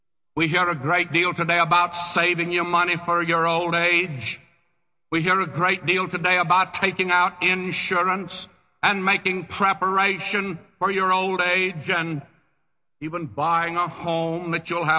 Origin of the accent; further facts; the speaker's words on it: Texas, United States; I'm not saying too much about being a Texan anymore.